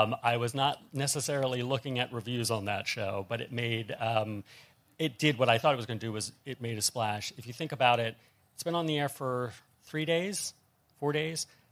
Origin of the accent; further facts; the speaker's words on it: Bethlehem, Pennsylvania, United States; remember, I grew up in Bethlehem, Pennsylvania, which is a steel town